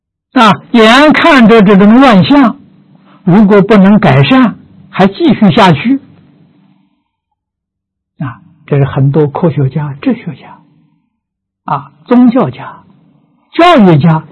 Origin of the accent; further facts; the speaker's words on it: China; 我们中国人对老祖宗这些德行不能不知道